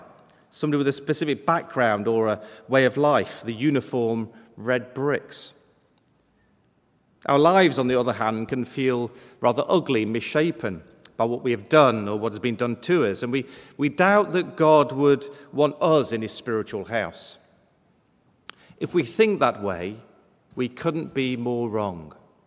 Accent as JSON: {"language": "English", "region": "East Midlands", "country": "United Kingdom", "said": "I'm from Derbyshire, in the middle of the country, which is in the Peak District."}